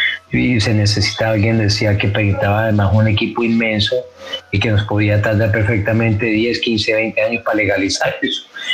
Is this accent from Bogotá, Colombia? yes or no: no; Huila, Colombia; En el caso de Huila, yo soy de Huila